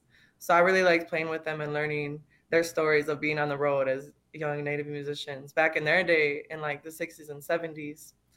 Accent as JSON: {"language": "English", "town": "St. Michael", "region": "Minnesota", "country": "United States", "tie": "born or raised there", "lives_now": "Minneapolis, United States"}